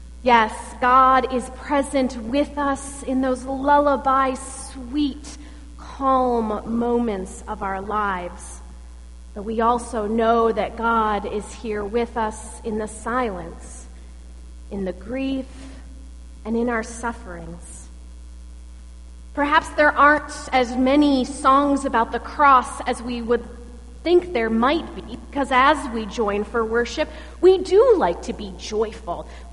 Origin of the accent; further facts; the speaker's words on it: Michigan, United States; this country preacher from my home state in Michigan